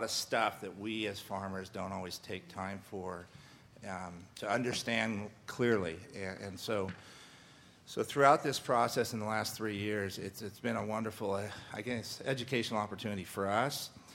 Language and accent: English; Ferndale, California, United States; now in Crescent City, United States; I actually am currently from Crescent City up in Del Norte County, but I grew up here in Ferndale.